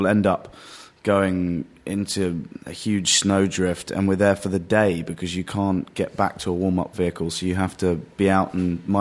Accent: London, United Kingdom; also born or lived in Worcestershire; I grew up in London for 11 years, and then a place called Worcestershire

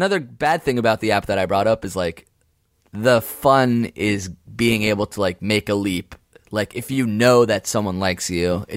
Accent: Duluth, Minnesota, United States; from Duluth.

